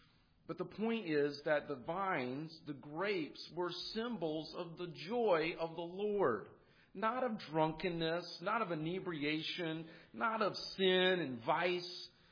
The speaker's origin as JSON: {"language": "English", "region": "California", "country": "United States", "said": "I'm from California. Don't throw tomatoes at me. I know it's the land of the fruits and nuts, but there are some good people out there."}